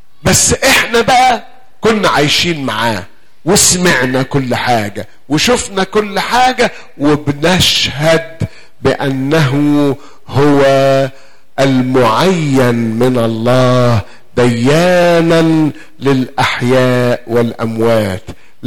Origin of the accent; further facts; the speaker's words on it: Egypt; احنا يا مصريين اصلنا ايه؟ فراعنة، مش كده برضو؟